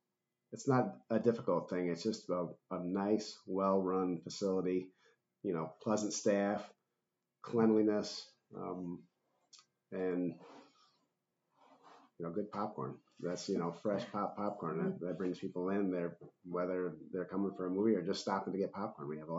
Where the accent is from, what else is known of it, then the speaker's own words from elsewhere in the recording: Ohio, United States; also born or lived in Fort Wayne, Indiana; I was born and raised in Fulton County, went to Evergreen High School, graduated from the University of Toledo with a degree in finance.